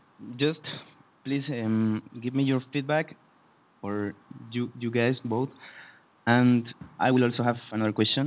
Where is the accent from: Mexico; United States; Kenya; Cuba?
Mexico; from Mexico, and my website or my blog is lifeissimpler.com.